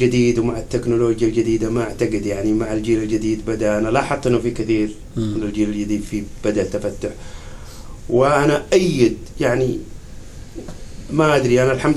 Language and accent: Arabic; Saudi Arabia; زي عندنا في السعودية لا مؤاخذة